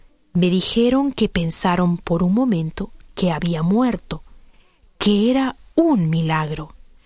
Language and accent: Spanish; Piura, Peru; soy de Piura, Perú.